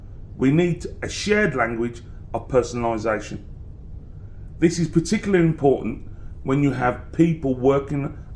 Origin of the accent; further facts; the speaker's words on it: Birmingham, West Midlands, United Kingdom; I come from Birmingham.